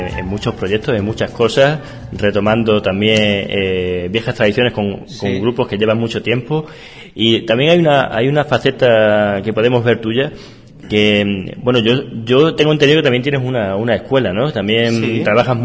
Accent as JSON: {"language": "Spanish", "region": "Extremadura", "country": "Spain", "said": "yo soy extremeño y me gusta tirar para mi tierra."}